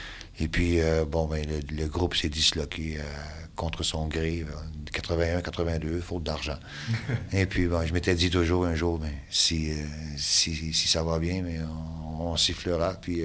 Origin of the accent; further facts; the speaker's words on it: Quebec, Canada; Oui, c'est une région qui est à 600 km au nord de Montréal